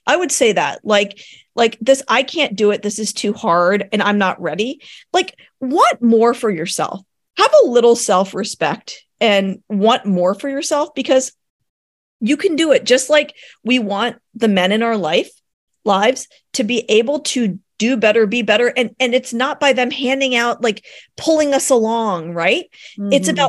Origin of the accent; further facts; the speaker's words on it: Richmond, Virginia, United States; also born or lived in New York City / Colorado; I grew up in Richmond, Virginia, where I live now. Then I lived 13 years in New York City and then 9 years in Colorado.